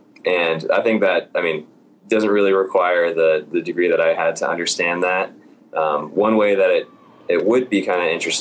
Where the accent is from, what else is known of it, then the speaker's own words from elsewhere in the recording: San Diego, California, United States; Yeah, I mean, growing up in San Diego, I watched the Padres.